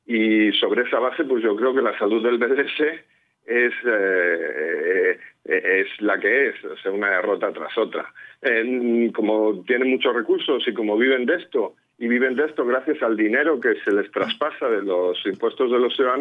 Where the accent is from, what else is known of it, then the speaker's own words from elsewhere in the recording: Spain; la vergüenza que nos da como ciudadanos españoles